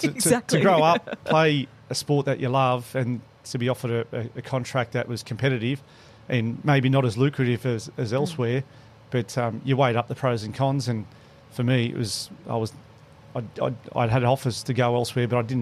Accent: Newcastle, New South Wales, Australia; Captaining my hometown for as long as I did, from 2007 to when I retired at the Newcastle Knights, 2015.

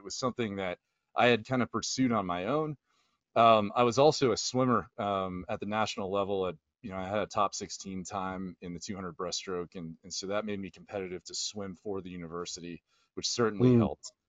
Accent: Houston, Texas, United States; So I grew up in Houston, Texas, and what I was surrounded by, for aviation influence was NASA's Astronaut Corps.

